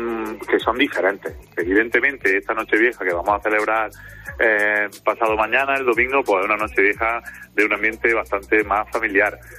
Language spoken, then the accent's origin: Spanish; Bérchules, Andalusia, Spain; Bérchules. Bueno, Bérchules es un pueblo de los 8.000 y pico más de España, pero cuando identifica, soy del pueblo de la Nochevieja en agosto.